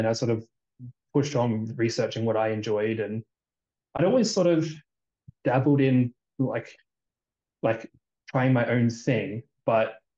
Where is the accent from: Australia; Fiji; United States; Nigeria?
Australia; moved away; Yeah, I've been here for about 5 years, but yeah, I'm from Australia originally.